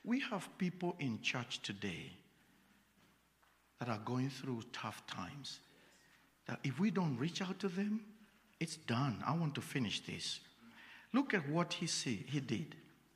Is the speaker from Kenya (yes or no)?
yes; Kenya; I didn't even say I come from Kenya because I was scared. I come from Africa.